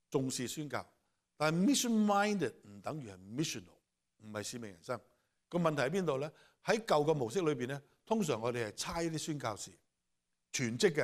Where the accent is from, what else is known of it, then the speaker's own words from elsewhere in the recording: Hong Kong; first language Cantonese; 今日第三堂最舒服係呢堂因為呢個係我母語我係香港人